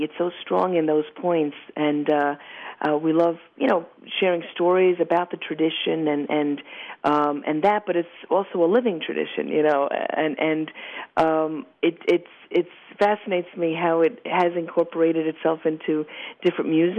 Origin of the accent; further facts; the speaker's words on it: New York City, New York, United States; I'm from the Bronx, County Bronx, the 33rd county of Ireland, probably.